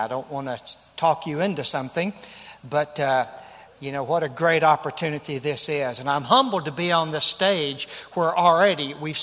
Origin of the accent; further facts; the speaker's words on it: Quitman, Texas, United States; for Dr. Reed, who was the pastor in my hometown of Quitman, Texas.